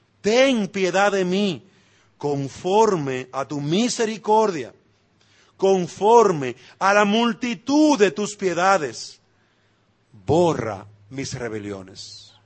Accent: Dominican Republic; Uno de los privilegios que tenemos como dominicanos es que hemos sido de las pocas naciones que han tenido a 2 presidentes escritores.

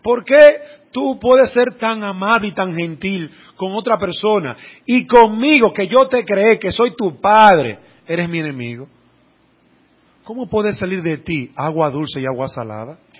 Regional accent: Dominican Republic; Según la ley, yo como dominicano, yo me voy de aquí y voy a Estados Unidos y allá hay leyes.

